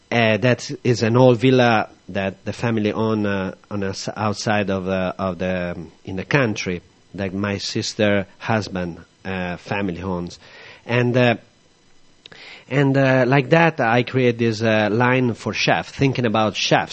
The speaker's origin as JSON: {"language": "English", "town": "Modena", "region": "Emilia-Romagna", "country": "Italy", "said": "I'm from Modena"}